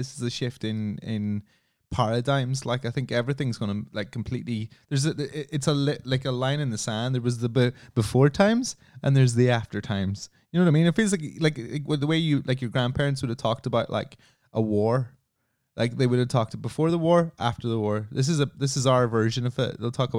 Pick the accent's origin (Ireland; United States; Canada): Ireland; I come from Ireland, so everybody in Ireland and all my friends have fucked off all around the world